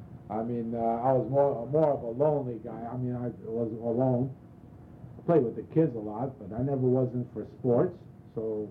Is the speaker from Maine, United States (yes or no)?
no; Chicago, Illinois, United States; Well, originally I'm from Chicago. I lived in Chicago for 25 years. I'm the only child.